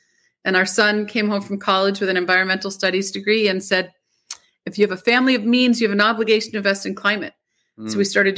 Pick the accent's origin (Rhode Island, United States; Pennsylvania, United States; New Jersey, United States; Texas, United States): Rhode Island, United States; I've always been in Rhode Island, went to school in Boston, worked in New York